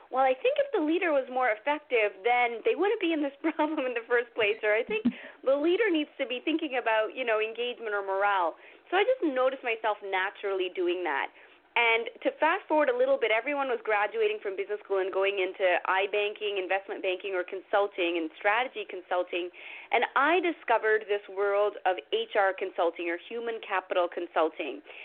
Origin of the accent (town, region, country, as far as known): Toronto, Ontario, Canada